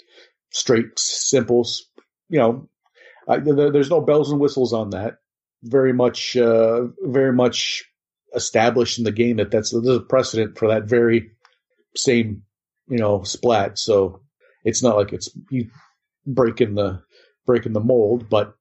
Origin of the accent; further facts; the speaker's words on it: New York, United States; I'm from New York. That's how we do it.